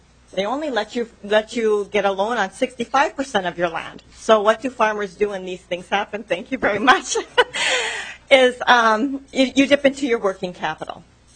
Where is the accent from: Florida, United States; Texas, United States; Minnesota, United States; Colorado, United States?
Minnesota, United States; I'm a farmer from Kitson County.